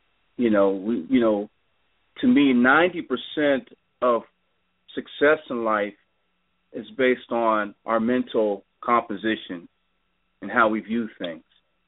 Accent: Pittsburgh, Pennsylvania, United States; I'm from Pennsylvania … … now. Again, born and raised in Pittsburgh.

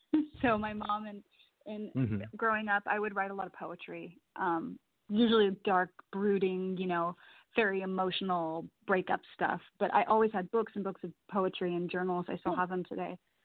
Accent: San Diego, California, United States; now in Los Angeles, United States; I was born in Long Beach, raised in San Diego, and I'm currently living in Los Angeles. But I'm a Southern California girl through and through.

